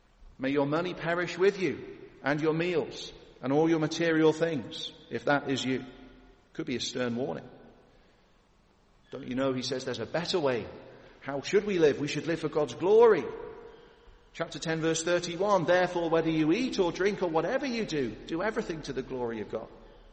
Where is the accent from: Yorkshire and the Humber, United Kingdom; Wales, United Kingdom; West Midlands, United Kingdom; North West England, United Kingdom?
West Midlands, United Kingdom; Birmingham; the Commonwealth Games have been taking place in Birmingham, my hometown, and I believe tomorrow is the final day. I'm actually heading up there to see my mum.